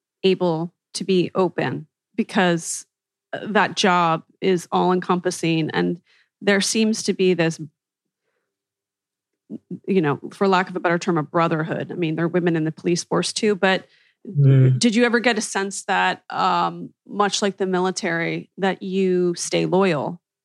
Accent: East Coast, United States; growing up in the East Coast, I mean, they had a horrible reputation.

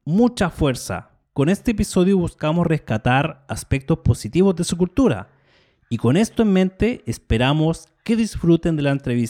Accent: Chile; soy de Chile, Sudamérica

